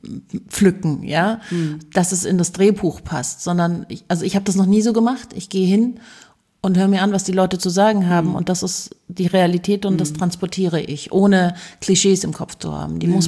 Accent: Munich, Bavaria, Germany; Ich bin ja in München geboren und aufgewachsen

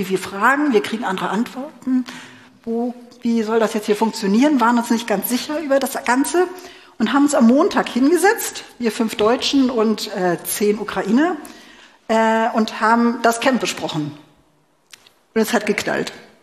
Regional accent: Germany; Und ja, wir sind Deutsche, wie in welcher Geschwindigkeit wir auch Dinge hinkriegen.

